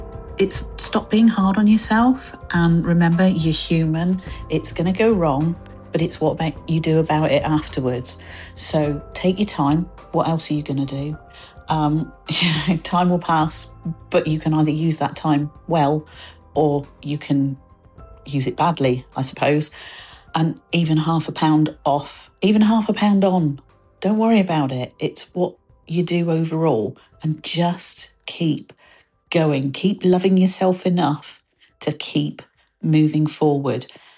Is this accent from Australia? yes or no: no; Plymouth, South West England, United Kingdom; I'm from Plymouth.